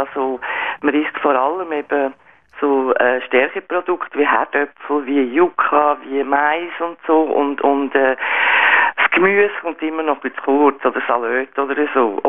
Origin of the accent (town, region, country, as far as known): Switzerland; now in Colombia